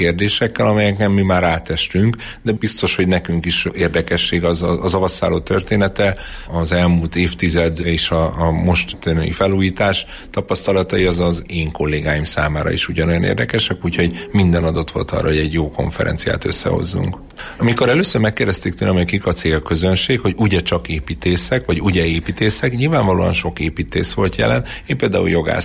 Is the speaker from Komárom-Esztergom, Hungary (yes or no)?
no; Miskolc, Borsod-Abaúj-Zemplén, Hungary; Én jó magam miskolci vagyok